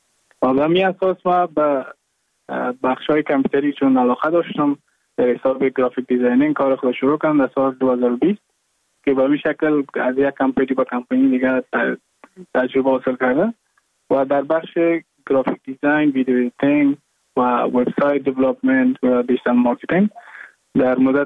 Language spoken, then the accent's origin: Persian; Mazar-i-Sharif, Balkh, Afghanistan; moved away as an adult; now in Goa, India; از مزار شریف هستم، از قریه شیرآباد که از قریه درفتاده مزار شریف بخش میباشم، که که ما در سال 2019 ماه جون به هندوستان آمدم